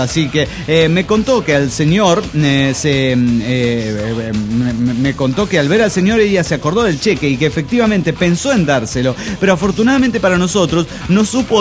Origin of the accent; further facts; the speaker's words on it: Mexico City, Mexico; born there; now in Ecatepec, Mexico; Actualmente vivo en Ecatepec, pero nací y trabajo en la Ciudad de México.